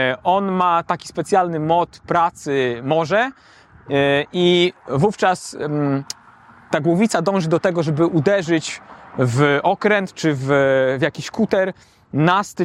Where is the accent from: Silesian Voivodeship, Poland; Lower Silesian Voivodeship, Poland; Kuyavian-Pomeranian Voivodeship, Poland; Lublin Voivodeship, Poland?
Lublin Voivodeship, Poland; Ja pochodzę z miejscowości na Lubelszczyźnie, niedaleko Dęblina, w której zawsze latały samoloty.